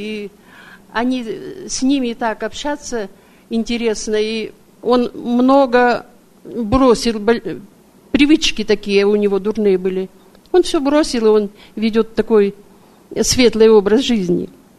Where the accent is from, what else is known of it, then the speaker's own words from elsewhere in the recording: Adygea, Russia; moved away as an adult; now in United States; я из Адыгеи, с России. А я не собиралась сюда, я не думала, что я попаду в Америку.